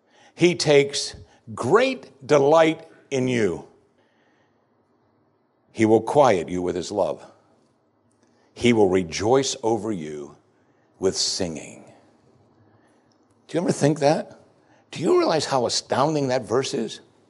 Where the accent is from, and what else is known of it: Pennsylvania, United States; born or raised there